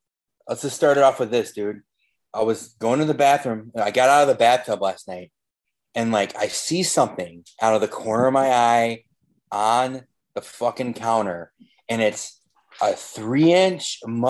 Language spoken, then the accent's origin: English; Texas, United States; I grew up down in Texas, dude. But yeah, like, living in Illinois, you just don't get that.